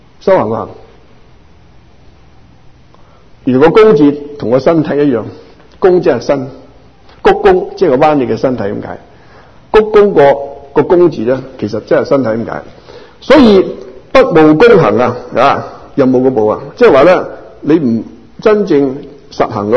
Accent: Guangdong, China; 我们广东人讲回广东人的表达呢

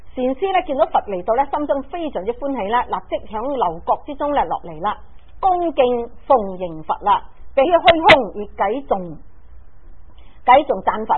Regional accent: China; 男人就好少买花供，就我哋中国人嚟讲吓，好少买花。

